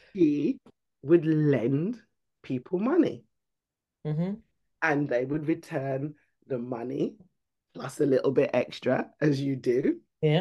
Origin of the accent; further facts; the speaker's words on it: United Kingdom; I'm born and bred in the UK. I'm in and out. I've been in and out of Nigeria a lot. I'm originally Nigerian. I'm from that family that always say they're going back.